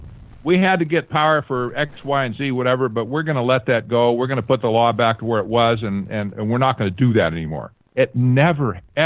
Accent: Colusa, California, United States; I grew up around the Brown family in general, and that was up in Calusa, California, where they had a house on the other end of the block from where my grandmother's house was.

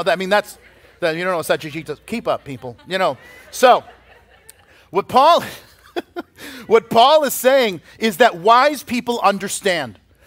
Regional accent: Boston, Massachusetts, United States; Now, growing up in Boston, we had every season brought an opportunity to do something different.

